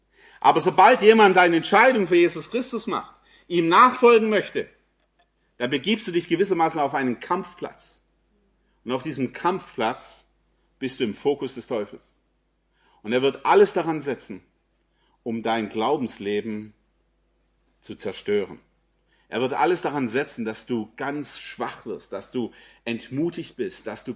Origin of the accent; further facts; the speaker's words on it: Tübingen, Baden-Württemberg, Germany; ich komme aus Tübingen.